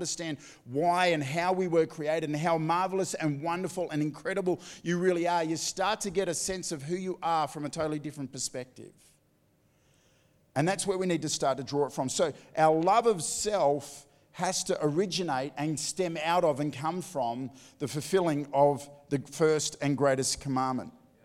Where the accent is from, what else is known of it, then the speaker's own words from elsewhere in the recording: Australia; born there; why was it that I was born in Australia and not on the island of Lata Lata?